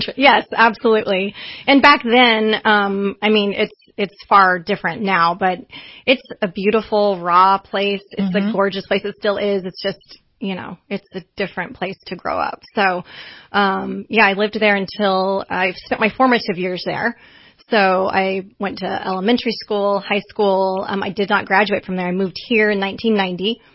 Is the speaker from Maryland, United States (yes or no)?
no; Chino, California, United States; also born or lived in Coronado / Laguna Beach; I'm from Southern California, so I'm actually not from here.